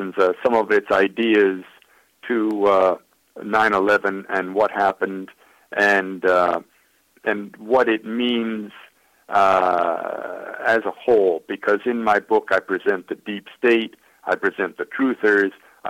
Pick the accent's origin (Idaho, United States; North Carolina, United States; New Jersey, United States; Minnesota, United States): Minnesota, United States; I live in an apartment, and I'm from Minnesota, so I've got to have trees around.